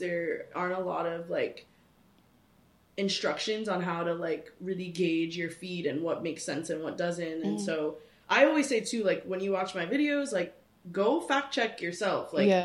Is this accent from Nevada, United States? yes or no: no; New York, United States; I'm a Bushwick Bori, is the term I describe myself as, so Boricua, born and raised in Bushwick